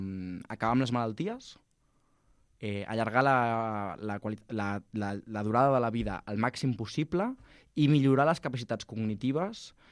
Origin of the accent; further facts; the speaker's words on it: Castelldefels, Catalonia, Spain; Mira, jo, saps que jo soc de Castelldefels?